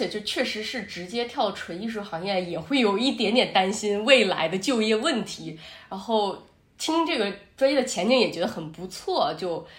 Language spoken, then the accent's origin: Chinese; Northeast China, China; now in United States; 我是东北人，然后在美国加州大学圣地亚哥分校读书